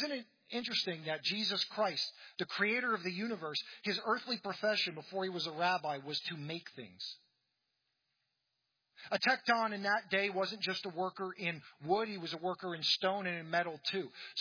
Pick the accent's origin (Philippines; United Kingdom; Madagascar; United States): United Kingdom